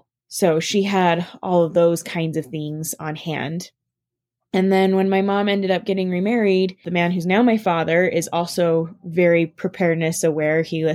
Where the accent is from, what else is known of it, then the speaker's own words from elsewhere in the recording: Rupert, United States; I grew up in Rupert after my parents got divorced when I was 8. My mom moved back to the States to live with her parents.